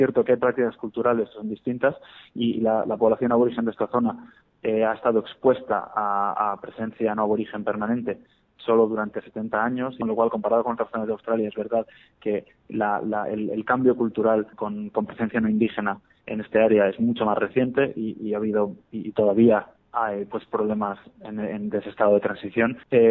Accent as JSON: {"language": "Spanish", "town": "Madrid", "region": "Community of Madrid", "country": "Spain", "tie": "born or raised there", "also_born_or_lived": "Boston / Sydney", "said": "Yo no soy un chico rural, me crié en Madrid, he vivido en Boston, he vivido en otras grandes ciudades, y Boston era la población más pequeña en la que había vivido antes de estar aquí. Yo antes estaba en Sydney"}